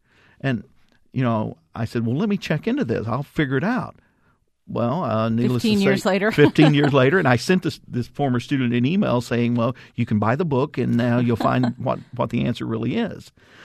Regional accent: Alabama, United States; I was born and raised in North Alabama, and I'm certainly an American.

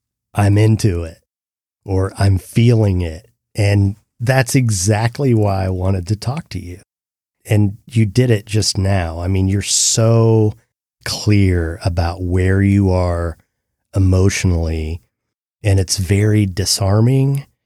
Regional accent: Indiana, United States; because I grew up in Indiana where basically all you have is sports.

